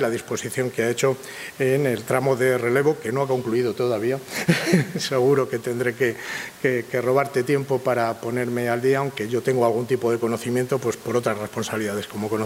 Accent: Segovia, Castile and León, Spain; me he traído un pedacito también de mi tierra, ¿no? De Segovia

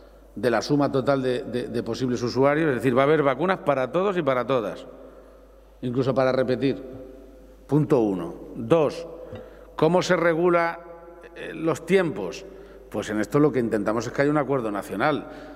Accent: Spain; Todos los derechos que tenemos como españoles tienen distintas divisiones

